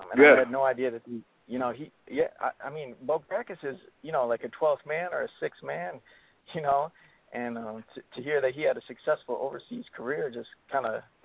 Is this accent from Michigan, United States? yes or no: yes; Lansing, Michigan, United States; now in Flint, United States; Well, I live in Flint right now, and I'm from Lansing, and I teach college up in Saginaw.